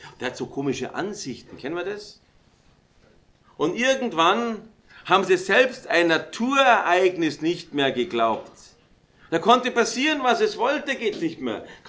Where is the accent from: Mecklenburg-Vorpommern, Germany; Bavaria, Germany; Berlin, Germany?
Bavaria, Germany; Raisting; Ich bin in der Nähe von Raisting aufgewachsen. Raisting ist ein Begriff in Oberbayern mit so weißen Hügeln da.